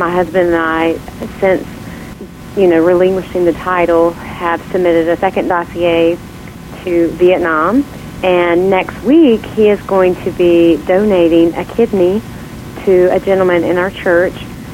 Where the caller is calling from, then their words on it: North Carolina, United States; I'm in North Carolina, right in the beautiful, near the beautiful Blue Ridge Mountains